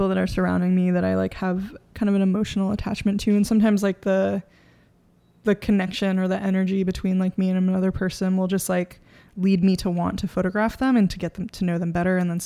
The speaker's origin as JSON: {"language": "English", "town": "Bronx", "region": "New York", "country": "United States", "tie": "born or raised there", "said": "because so much of like growing up in the Bronx is like these touchstones to Puerto Rico, but they're so decontextualized."}